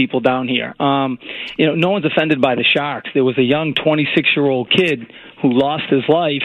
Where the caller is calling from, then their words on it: Massachusetts, United States; Okay, so I'm calling from the Cape.